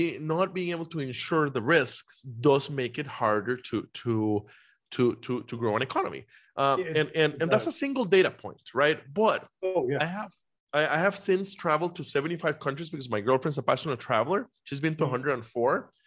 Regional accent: Costa Rica; I come from Costa Rica myself. When I was growing up, so yeah.

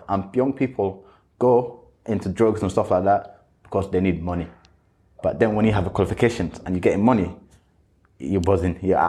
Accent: Somalia; moved away; When I first came to the country, I came from Somalia, which is a country that's been having war for 24 years now.

